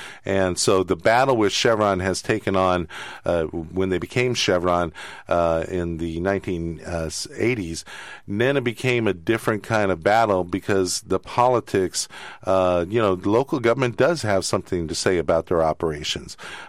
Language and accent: English; Richmond, California, United States; Yeah, well, I mean, I grew up in Richmond all my life